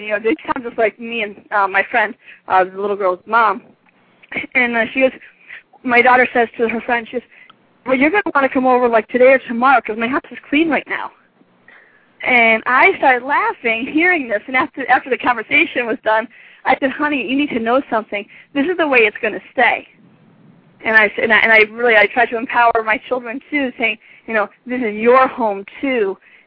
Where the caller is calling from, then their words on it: Schenectady, New York, United States; Hi, I'm calling from Schenectady, New York.